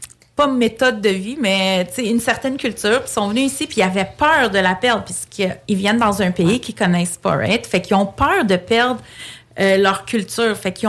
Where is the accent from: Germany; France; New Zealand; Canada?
Canada; Quebec; born there; Je suis née au Québec, oui? Mais je suis d'origine grecque. J'ai grandi vraiment dans une famille très, très, très traditionnelle, très grecque, old school.